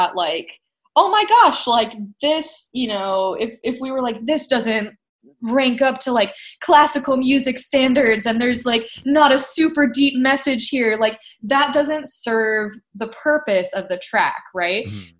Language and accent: English; Michigan, United States; now in Seattle, United States; Like, I grew up in Michigan my whole life, like lived there my whole life.